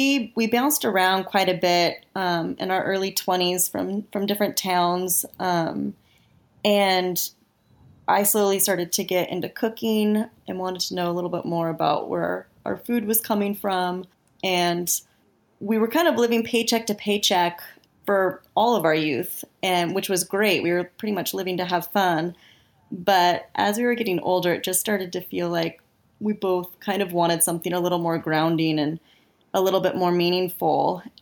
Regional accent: Oregon, United States; And I grew up in Oregon. I'm not going to lie, I was a little homesick.

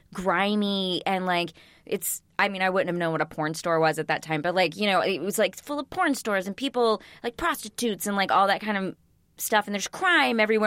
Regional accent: Texas, United States; Okay, so when I grew up in Texas, and I remember we went to New York once when I was like five

